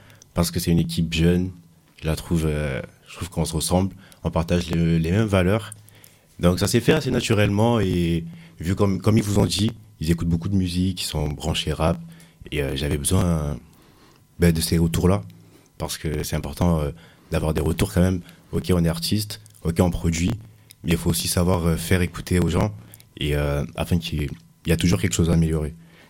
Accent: Cameroon; now in France; je suis un natif et originaire du Cameroun. Je suis arrivé en France en 2014.

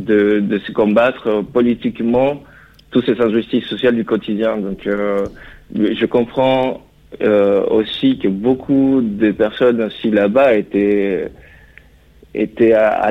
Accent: Caracas, Capital District, Venezuela; French is a second language; now in France; Je suis vénézuélien. J'habite en France depuis, 2011. Je suis né à Caracas. Mais, différent, comme Jojo, la différence, c'est que ma famille vient aussi des Trujillo. Donc, j'ai un lien très fort avec la partie des Andes.

